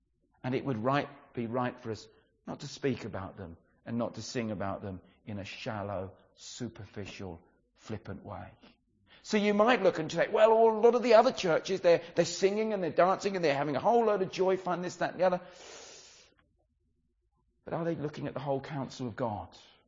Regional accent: Brighton, South East England, United Kingdom; I grew up in Brighton in a very informal kind of a setting and everything.

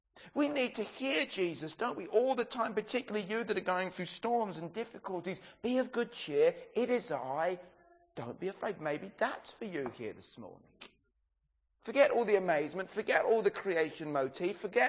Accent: England, United Kingdom; You see, we're English, aren't we?

